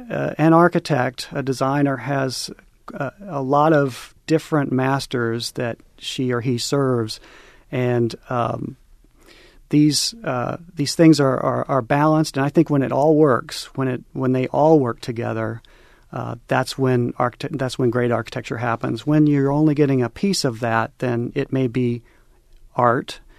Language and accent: English; Indianapolis, Indiana, United States; now in Cincinnati, United States; I come from Indianapolis. We had nothing like this.